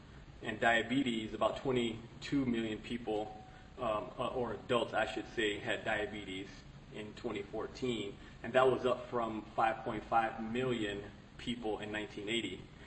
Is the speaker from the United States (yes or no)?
yes; Virginia, United States; So, again … I'm from Virginia.